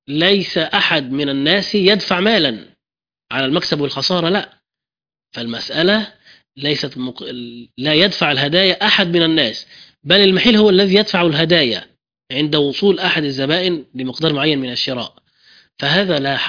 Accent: Egypt; فمهر المرأة عندنا في مصر يتمثل في الشبكة اللي هي الذهب، وفي قائمة المنقولات، وفي المؤخر.

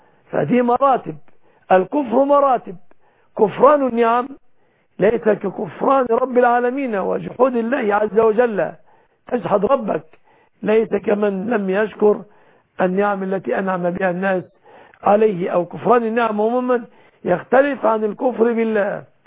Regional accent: Egypt; بلادنا مصر

